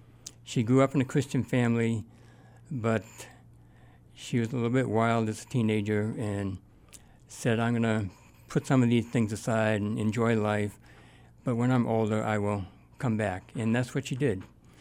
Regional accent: Wellesley Hills, Massachusetts, United States; born or raised there; also born or lived in Boston

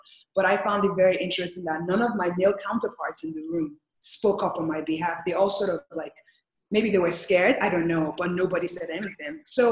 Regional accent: Nigeria; now in United States; Is being Nigerian, when I first moved to the US, I really didn't see things through the lens of race.

